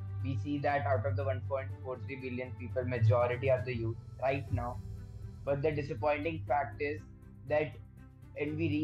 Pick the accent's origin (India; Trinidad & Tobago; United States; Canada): India; I am from India. I am a 15-year-old